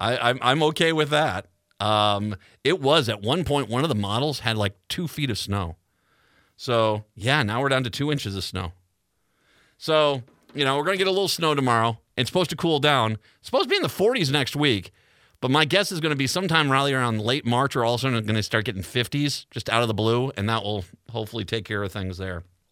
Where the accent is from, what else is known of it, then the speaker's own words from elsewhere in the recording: Ireland; now in United States; Actually, it's a very different holiday in Ireland than it is here. In America, it's green beer, and I'm Irish.